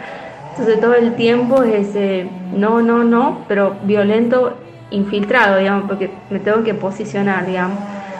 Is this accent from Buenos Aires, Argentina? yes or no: no; Chepes, La Rioja, Argentina; de Chepes, La Rioja, y quería hacer mi comentario sobre el grito